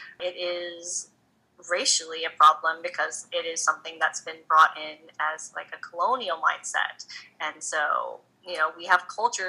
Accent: Texas, United States; I grew up in the Bible Belt in Texas, where the church wasn't very nice about people like me.

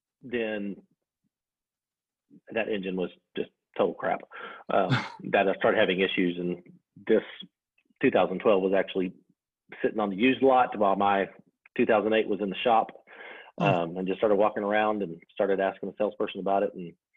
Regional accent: Arkansas, United States; And growing up in Arkansas, we just don't get a lot. I mean, major snow for us when I was a kid was like 3 inches.

